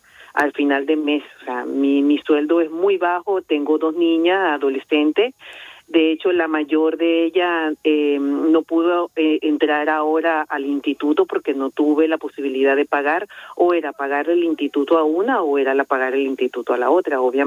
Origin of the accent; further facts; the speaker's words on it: Venezuela; moved away as an adult; No, llegué huyendo de la situación de Venezuela y me vine sola con mis 2 hijas.